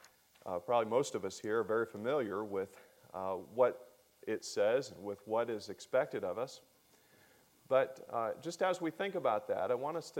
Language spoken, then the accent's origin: English; United States; The newspaper in the county that I grew up in Lake County, is called the News Herald